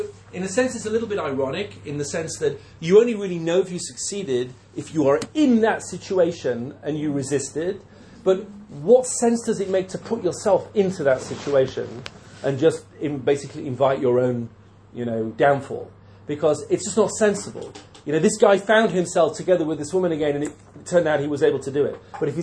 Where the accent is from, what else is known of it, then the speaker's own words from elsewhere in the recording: England, United Kingdom; I'm English. I don't think you'd catch me doing that.